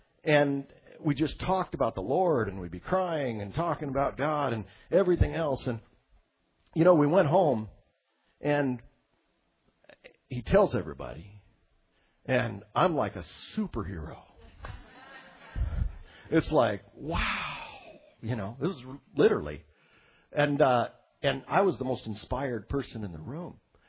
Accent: Juneau, Alaska, United States; I mean, other than pleasantries of, yeah, I'm from Juneau, and, yeah, you know, all this stuff, Alaska, whatever.

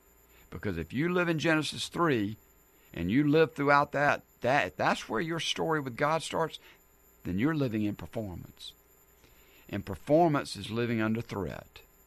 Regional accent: the South, United States; And even though I'm from the South, you can get a little bit of an Italian dialect in there, accent.

